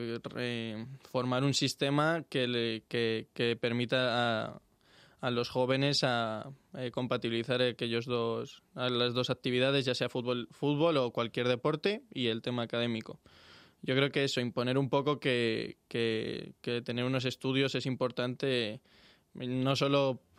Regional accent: Madrid, Community of Madrid, Spain; nací en el Hospital 12 de Octubre, soy del centro de Madrid. Pero toda mi vida he crecido en Vallecas.

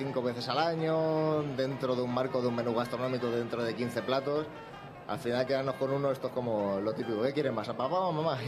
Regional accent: Aranjuez, Community of Madrid, Spain; yo soy de Aranjuez, de la Comunidad de Madrid.

